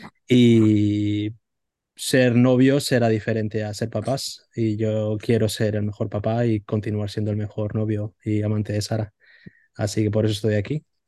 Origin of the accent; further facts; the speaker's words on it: Valladolid, Castile and León, Spain; moved away as an adult; now in Sweden; Soy de Valladolid, pero vivimos en Suecia. Nos mudamos como hace 10 años más o menos.